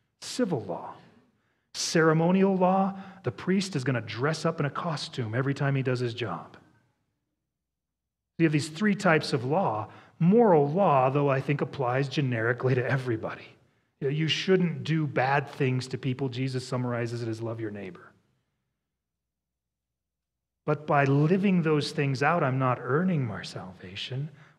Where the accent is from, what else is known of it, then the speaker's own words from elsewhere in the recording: Wyoming, United States; I'm not part of the nation of Israel in that way. I'm from Wyoming.